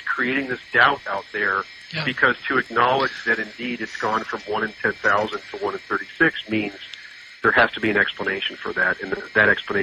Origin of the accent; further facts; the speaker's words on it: United States; I mean, I grew up in the United States in the 70s and 80s